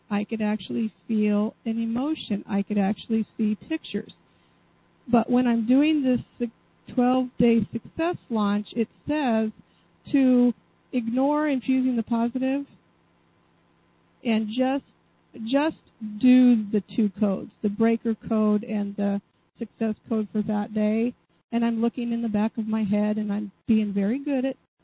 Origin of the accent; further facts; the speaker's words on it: Salem, Oregon, United States; I'm from Salem, Oregon.